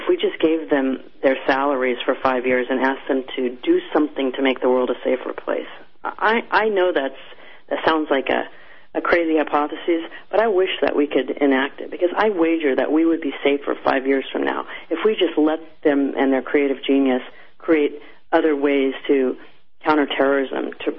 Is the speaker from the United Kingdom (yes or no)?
no; New Mexico, United States; I'm from New Mexico too, so I'm from a state that's dependent on the Cold War, on these nuclear weapons complexes.